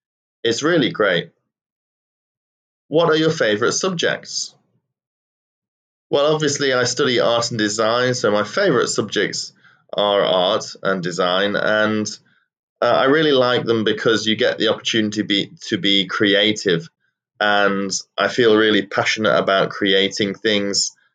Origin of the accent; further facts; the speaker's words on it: England, United Kingdom; Well, even though I grew up in England, we were, of course, taught English.